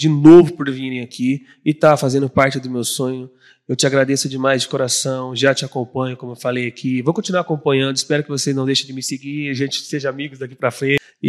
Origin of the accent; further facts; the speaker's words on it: South Region, Brazil; now in São Paulo, Brazil; quando eu parei de jogar bola, que eu vim do Sul para São Paulo